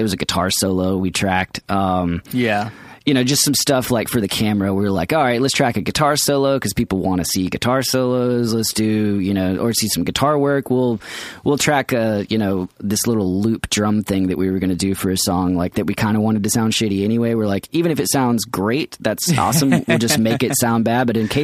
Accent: Atlanta, Georgia, United States; And we're from Atlanta.

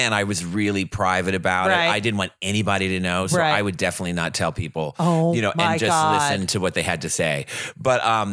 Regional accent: Louisiana, United States; Natchitoches, Louisiana is where I went to school. But I grew up all over Louisiana.

